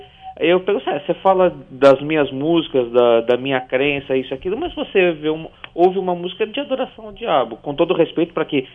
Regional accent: Guarulhos, São Paulo, Brazil; eu sou daqui de Guarulhos.

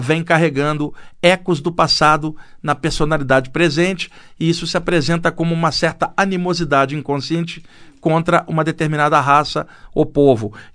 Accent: Duque de Caxias, Rio de Janeiro, Brazil; now in São Paulo, Brazil; eu morava no bairro das Laranjeiras, perto do campo do Fluminense. Meu pai perdeu o emprego, teve que mudar para a Baixada Fluminense, ali onde eu cresci, em Duque de Caxias. Então, o bairro onde a gente morava tinha muito imigrante nordestino.

